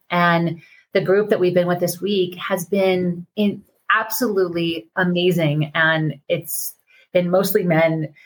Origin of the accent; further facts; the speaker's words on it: Colorado, United States; The hike we went on today, and I've been to Telluride so many times, I'm from Colorado, was so spectacular.